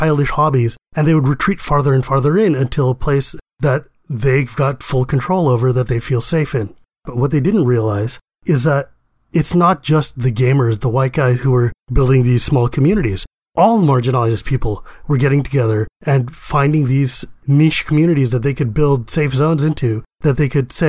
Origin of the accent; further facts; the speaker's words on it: United States; I'm from America.